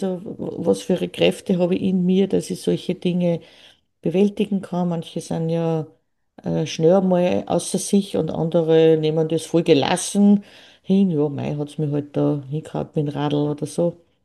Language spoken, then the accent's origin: German; Upper Austria, Austria; bei uns in Oberösterreich heißt es tümpfeln.